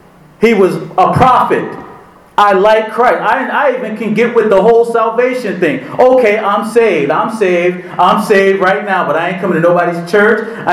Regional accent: Newark, New Jersey, United States; I wish it was illegal then, when I grew up in Newark.

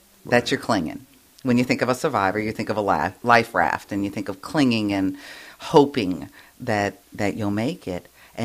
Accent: Slidell, Louisiana, United States; Well, I bleed Slidell. I mean, you can just see it. I am the promo of Slidell.

